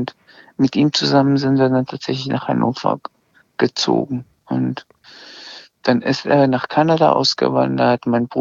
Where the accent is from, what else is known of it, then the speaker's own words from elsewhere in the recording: Iran; first language Azerbaijani; German is a second language; keine Sprache ist wirklich meine Muttersprache, also eine Sprache, wo ich beheimatet bin, weder Deutsch noch Persisch, was die Amtssprache im Iran ist. Meine Muttersprache ist Aserisch